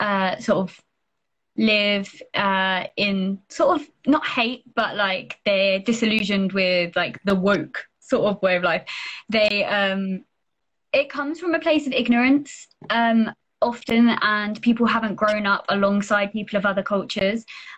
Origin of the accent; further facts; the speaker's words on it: South East England, United Kingdom; Yeah, I am from Kent, though, so quite a way away. I've lived near Dover, which in like quite a rural area.